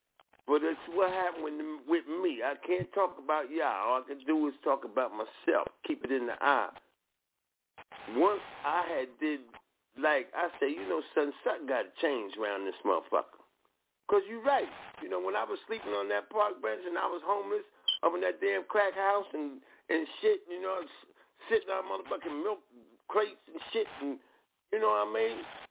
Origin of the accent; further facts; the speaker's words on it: Paterson, New Jersey, United States; I'm from Fourth Ward. I lived where I was born in Alabama Projects. We lived everywhere in the city of Patterson